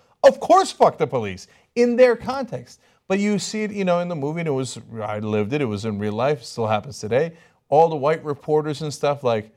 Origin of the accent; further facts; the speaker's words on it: Turkey; my best friend growing up in Turkey